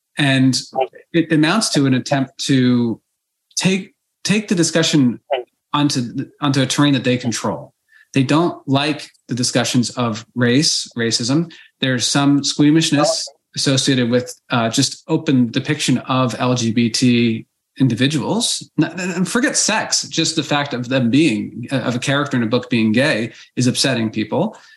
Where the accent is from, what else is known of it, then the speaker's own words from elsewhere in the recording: Basking Ridge, New Jersey, United States; My hometown, growing up at Basking Ridge, New Jersey, recently made the Washington Post, and it was somewhat embarrassing to see that.